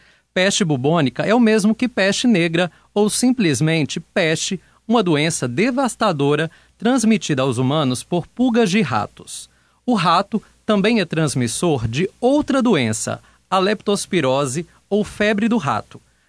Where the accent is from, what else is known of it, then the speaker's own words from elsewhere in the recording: Minas Gerais, Brazil; como bom mineiro